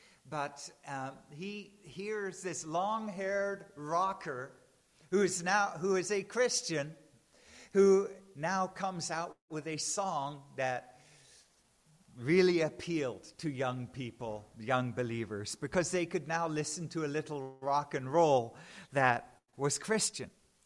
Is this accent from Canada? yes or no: yes; Vancouver, British Columbia, Canada; in South Vancouver